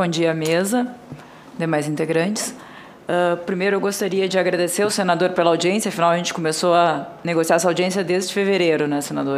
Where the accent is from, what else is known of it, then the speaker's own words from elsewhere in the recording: Rio Grande do Sul, Brazil; eu e vários integrantes aqui somos gaúchos